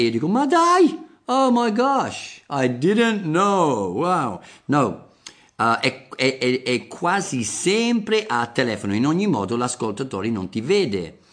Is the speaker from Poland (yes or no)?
no; England, United Kingdom; Italian is a second language; magari perché sono inglese, non lo so, perché noi abbiamo questi strani cose.